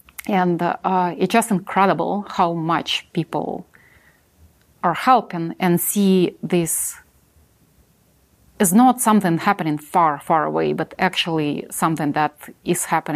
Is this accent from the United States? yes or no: no; Ukraine; English is a second language; when I grew up in Soviet Ukraine